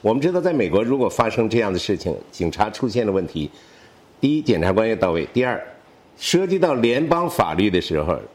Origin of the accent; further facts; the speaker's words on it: Harbin, Heilongjiang, China; 因为我是黑龙江人，哈尔滨人嘛